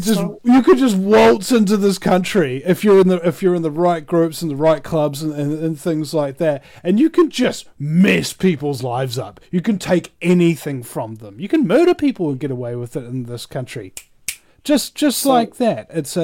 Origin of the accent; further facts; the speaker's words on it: New Zealand; well, I mean, I'm a New Zealander, and I'm basically have an oath to say that obviously Australians are worse.